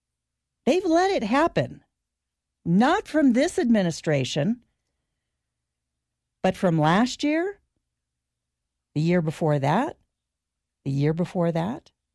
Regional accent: New York City, New York, United States; born there; as I was born in New York and only recently moved from NYC a few years ago

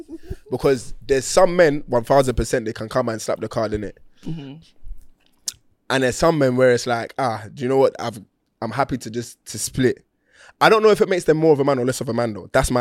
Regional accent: Nigeria; I'm Nigerian, bro.

